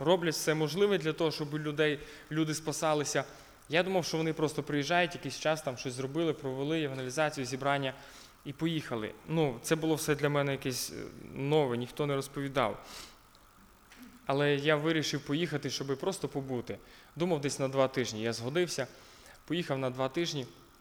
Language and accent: Ukrainian; Rivne Oblast, Ukraine; Я народився в сім'ї віруючі, де батьки віруючі, тато диякон церкви, родом я з Рівненської області, Березнівський район, якщо вам там відомо, Костопіль, Сарни рядом. В багатодітній сім'ї 10 дітей моїх батьків, я серед них третій, і ще після мене семеро.